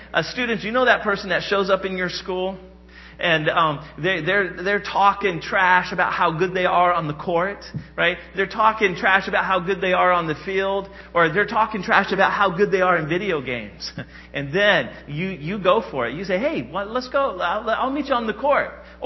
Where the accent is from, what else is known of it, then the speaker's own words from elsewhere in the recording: Indiana, United States; So my disclaimer is I grew up in Indiana. I'm a Hoosier. I grew up watching Bobby Knight coach basketball, right?